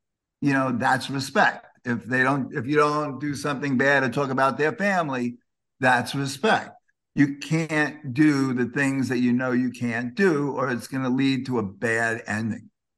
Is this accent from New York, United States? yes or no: yes; Queens, New York, United States; and I come from Queens and they came from Hollis, Queens.